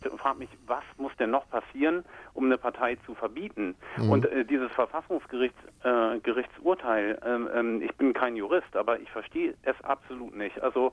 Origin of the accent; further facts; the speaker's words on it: Klein-Trebbow, Mecklenburg-Vorpommern, Germany; ich komme halt aus der Nähe von Lübsdorf, aus Klein-Trebbow. Das ist ein kleines Dorf in Nordwestmecklenburg.